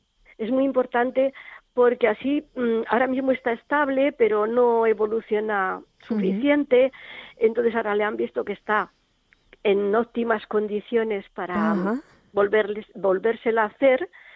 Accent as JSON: {"language": "Spanish", "town": "Logroño", "region": "La Rioja", "country": "Spain", "said": "La ingresamos en Logroño, porque nosotras somos de Logroño."}